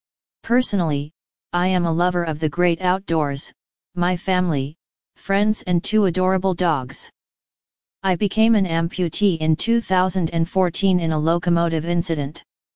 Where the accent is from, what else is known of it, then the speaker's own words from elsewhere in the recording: United States; the first time I had been out of my home country, America.